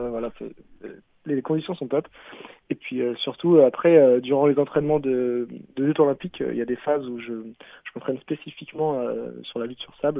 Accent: Réunion; moved away as an adult; now in Toulouse, France; moi je viens de l'île de la Réunion. Ça fait que 2 ans et demi que je suis à Toulouse.

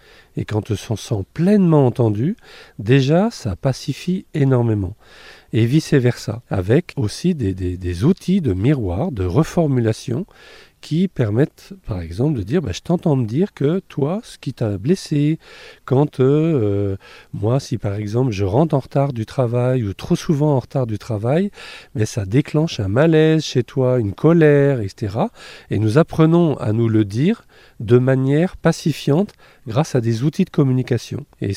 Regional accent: Angers, Pays de la Loire, France; now in Paris, France; je suis originaire en tout cas de Angers. Mon épouse est bruxelloise et nous habitons dans l'ouest parisien.

